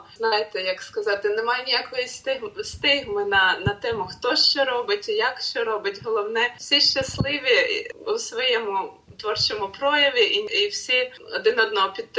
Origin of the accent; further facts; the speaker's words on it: Kyiv, Ukraine; now in abroad; І, звичайно, Україна – то мій дім, то моє серце. Я з Києва